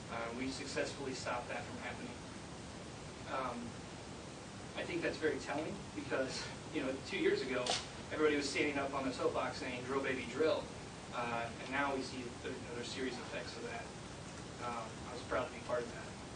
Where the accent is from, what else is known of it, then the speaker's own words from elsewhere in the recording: Dayton, Ohio, United States; also born or lived in Alaska; Like I said, I've really tried to focus more on Ohio. This is my home. You know, after I moved back here from Alaska, I decided, you know, this is where I want to be